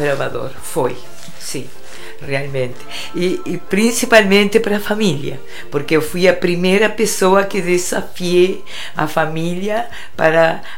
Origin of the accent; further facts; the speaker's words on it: Uruguay; Portuguese is a second language; now in Brazil; Não, eu já vim de lá do Uruguai com essa inquietude. É, na verdade, eu morava no interior